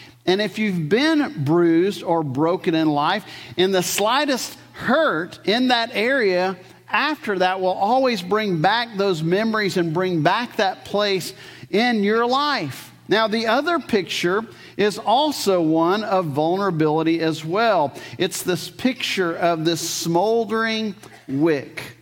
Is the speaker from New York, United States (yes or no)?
no; Louisiana, United States; I'm from Louisiana.